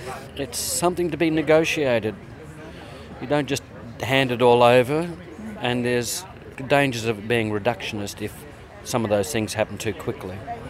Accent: Australia; I'm an Australian novelist, and particularly a Noongar novelist, so I'm an Indigenous writer.

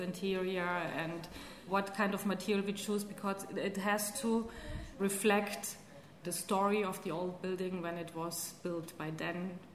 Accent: Athens, Attica, Greece; And yes, I've been traveling a lot, but I would always come back to Athens. It's my hometown. I'm so happy being here, and there's so much to discover.

